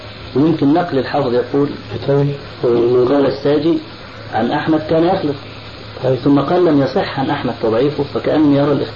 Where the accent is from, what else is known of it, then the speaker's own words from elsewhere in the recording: Egypt; فأخذها بعض الناس عندنا في مصر